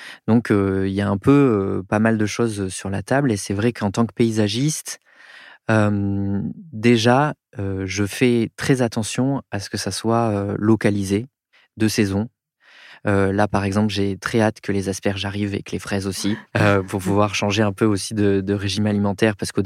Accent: Bordeaux, Nouvelle-Aquitaine, France; Quand j'étais petit, mes parents avaient acheté une ferme dans l'Entre-deux-Mers en Gironde, puisque moi, je suis originaire de Bordeaux.

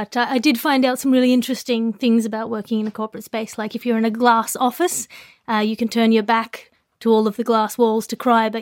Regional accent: Australia; In Australia.

